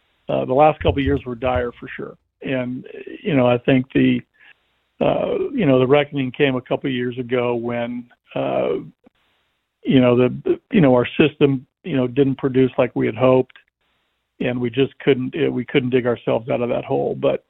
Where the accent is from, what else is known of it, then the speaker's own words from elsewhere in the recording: Washington, United States; I coached Little League, in my hometown up in Washington State.